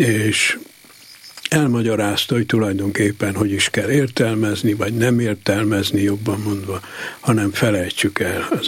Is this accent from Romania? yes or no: yes; Satu Mare, Satu Mare County, Romania; now in Germany; el kellett hagyjam a szülővárosomat, Szatmár Németit, majd Németországba kerültem, és ott folytattam a szakmámat.